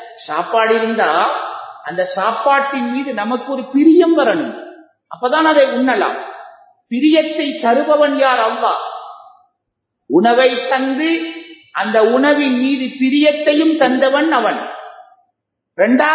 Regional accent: Puttalam, North Western Province, Sri Lanka; born there; also born or lived in Weligama; நான் பிறந்த ஊர் புத்தளமாக இருந்தாலும் என்னை அறிமுகப்படுத்திய ஊர் வெளிகமை என்று நான் பெருமையாக சொல்லுகின்ற

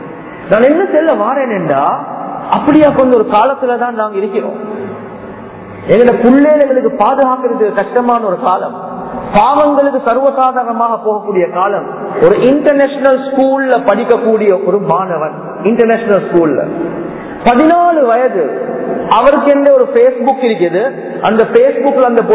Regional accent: Colombo, Western Province, Sri Lanka; நான் கொழும்புல சேர்ந்தவர்

